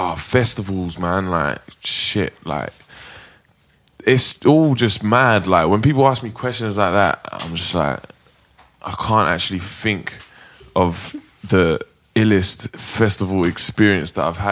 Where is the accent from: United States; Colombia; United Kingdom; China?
United Kingdom; England; we're all English and loud and drunk